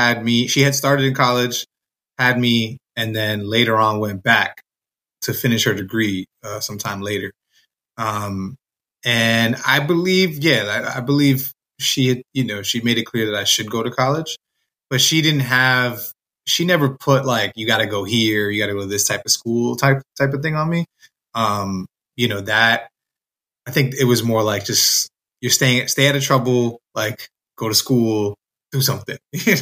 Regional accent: Bronx, New York, United States; growing up in the Bronx, so many people were Puerto Rican in my neighborhood that it wasn't weird to go back and forth

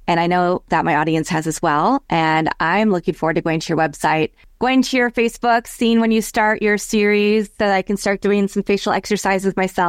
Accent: Kansas, United States; And, I'm from Kansas originally.

